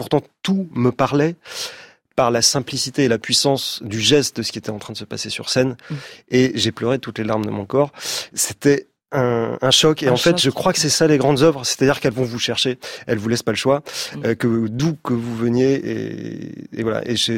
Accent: Grand Est, France; Moi, je viens de petite vallée des Vosges alsaciennes.

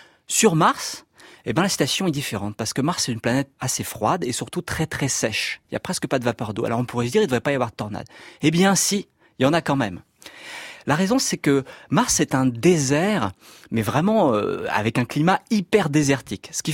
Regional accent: France; chez nous en France.

